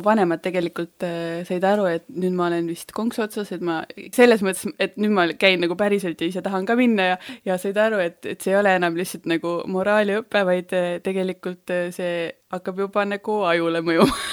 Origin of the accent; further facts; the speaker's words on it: Rakvere, Lääne-Viru County, Estonia; Jaa, ma olen Rakverest pärit ja ma olen tegelikult oma elus võib-olla 4 aastat mujal olnud. Ma olen siis 34 praegu, et kuulejad oskaks arvutada. Ehk siis 30 aastat on Rakveres olnud.